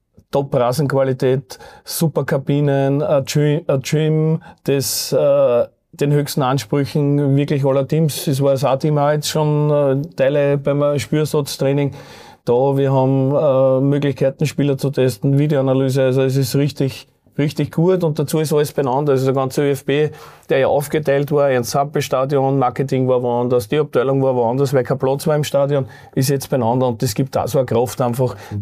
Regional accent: St. Pölten, Lower Austria, Austria; Ja, in St. Pölten, also in meiner Heimatstadt, das wird sich gut anbieten, muss ich sagen.

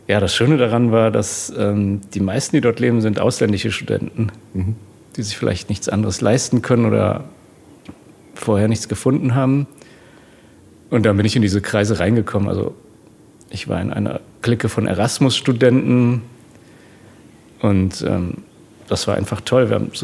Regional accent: Frankfurt, Hesse, Germany; Also ich bin tatsächlich am Stadtrand groß geworden, da wo es Richtung Bad Homburg geht, schon langsam den Taunus rauf. Und da ging es sehr dörflich zu.

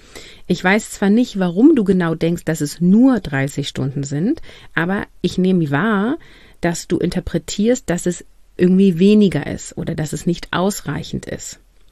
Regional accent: Northern Germany, Germany; Ich komme aus dem Norden, hier ist das ein kurzes Event in der Schule und dann ist das zu Ende.

